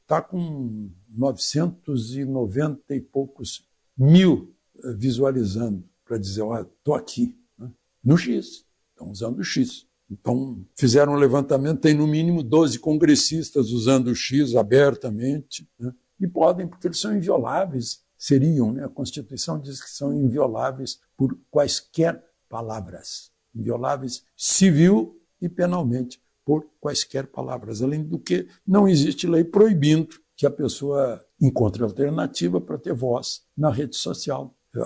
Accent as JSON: {"language": "Portuguese", "region": "Rio Grande do Sul", "country": "Brazil", "said": "Eu sou gaúcho, eu lembro de todos os anos tinha enchente de São Miguel"}